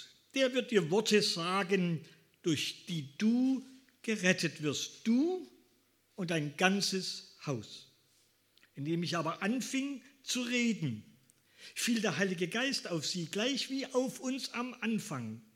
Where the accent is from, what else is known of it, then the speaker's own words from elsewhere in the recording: East Germany, Germany; in den 70er Jahren in der DDR, ich bin ein Kind des Ostens